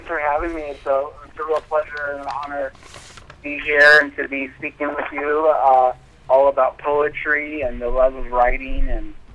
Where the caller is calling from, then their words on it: Ellensburg, Washington, United States; I'm calling you from bright and sunny and hot Ellensburg, Washington. It's in the central part of the state.